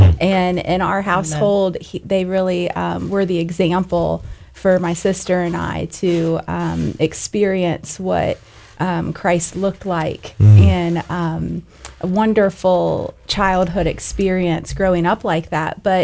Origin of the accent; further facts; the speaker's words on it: Fort Pierce, Florida, United States; So I was born and raised in Fort Pierce, Florida.